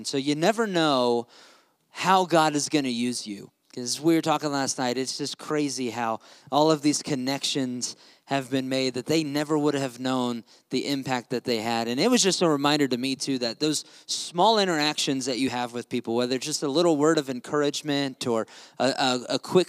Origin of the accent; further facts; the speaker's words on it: Springfield, Missouri, United States; in the church that they planted in my hometown in Springfield, Missouri